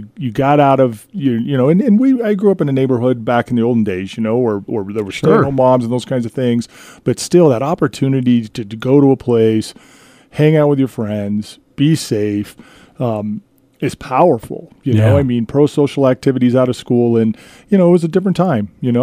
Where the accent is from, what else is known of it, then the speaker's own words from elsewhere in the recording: Aztec, New Mexico, United States; when I was 13 years old, I grew up in New Mexico, you know, Aztec, just south of here.